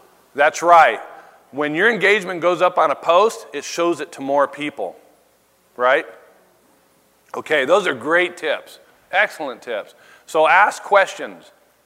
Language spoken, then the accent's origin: English; Friendswood, Texas, United States; I'm from Friendswood, Texas.